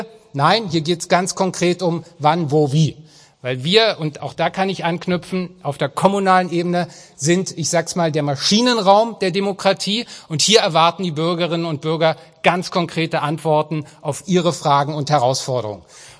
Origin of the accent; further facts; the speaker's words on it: Berlin, Germany; Ostberliner, in der Innenstadt würde man sagen deutscher Europäer mit ostdeutschem Migrationshintergrund, geboren im Klinikum Buch, dann die ersten Jahre Prenzlauer Berg, dann Lichtenberg, dort auch zur Schule gegangen